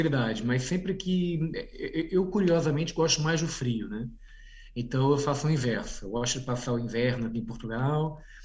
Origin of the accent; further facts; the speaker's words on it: Rio de Janeiro, Brazil; born there; eu nasci no Rio de Janeiro, a minha família é da região do Douro, em Portugal, e também da região de Trás-os-Montes.